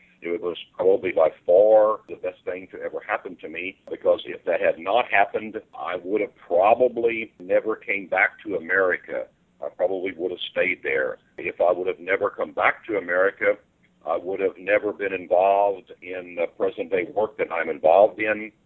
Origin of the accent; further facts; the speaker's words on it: Cape Girardeau, Missouri, United States; Yes, I was born and raised in Cape Girardeau, Missouri. That's correct.